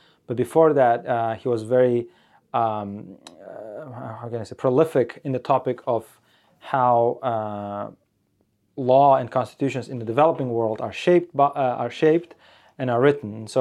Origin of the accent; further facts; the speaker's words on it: Uzbekistan; I'm from Uzbekistan